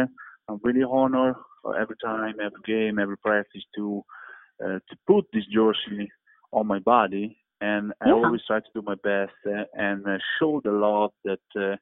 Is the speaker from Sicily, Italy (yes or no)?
no; Bologna, Emilia-Romagna, Italy; English is a second language; basketball from where I came from, I'm from Bologna, is very famous